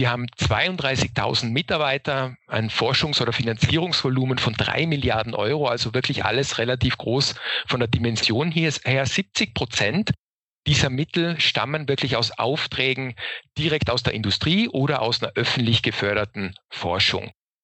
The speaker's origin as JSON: {"language": "German", "town": "Innsbruck", "region": "Tyrol", "country": "Austria", "said": "Ich komme aus Innsbruck, habe in Innsbruck auch studiert und in Kanada internationale Wirtschaftswissenschaften und Informatik."}